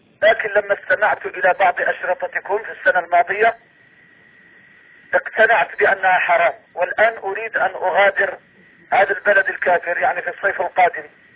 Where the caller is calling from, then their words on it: Brussels, Brussels-Capital Region, Belgium; أنا من بلجيكا